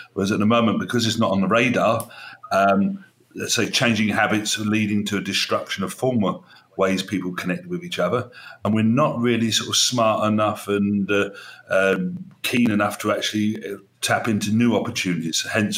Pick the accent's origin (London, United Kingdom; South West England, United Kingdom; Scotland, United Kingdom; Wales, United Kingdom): Wales, United Kingdom; Barry; In my hometown of Barry in South Wales